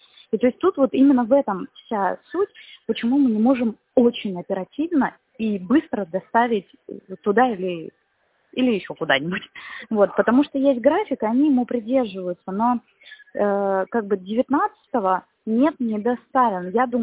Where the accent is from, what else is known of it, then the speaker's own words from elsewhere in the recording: Moscow, Russia; Из Москвы.